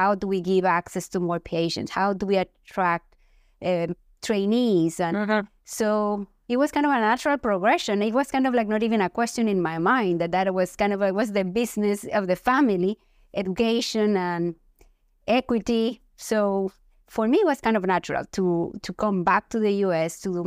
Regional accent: Ecuador; back with this dream of changing, improving the way we taught and practiced medicine in Ecuador, my home country.

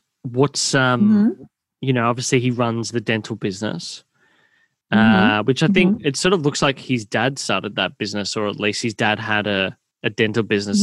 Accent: Victoria, Australia; Again, growing up in the Bayside area, although we're in East Melbourne now

